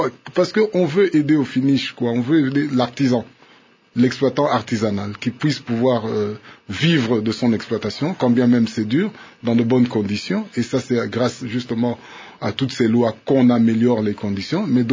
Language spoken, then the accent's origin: French; DR Congo; chez nous en RDC